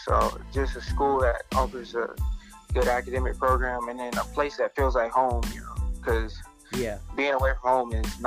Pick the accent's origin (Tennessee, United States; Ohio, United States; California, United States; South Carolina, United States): South Carolina, United States; Greenville; So I'm from Greenville, South Carolina.